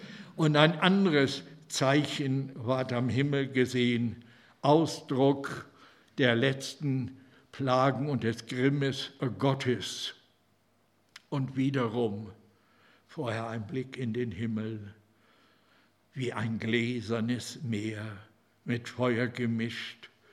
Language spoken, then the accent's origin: German; Northern Germany, Germany; Als Norddeutscher haben wir da ja nicht so viel Erfahrung.